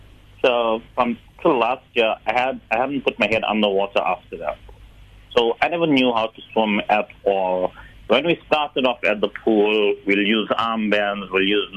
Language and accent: English; Durban, KwaZulu-Natal, South Africa; now in Pietermaritzburg, South Africa; Okay. Originally, I'm from Durban. I moved to Pietermaritzburg when I was 19 years old.